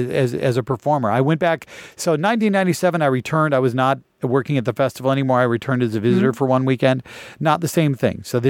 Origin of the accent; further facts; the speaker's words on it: Minnesota, United States; And we'd say, oh yeah, we're from Minnesota.